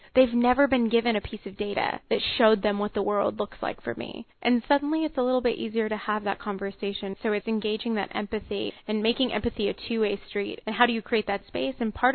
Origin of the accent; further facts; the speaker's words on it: United States; So I'm a woman, I'm an American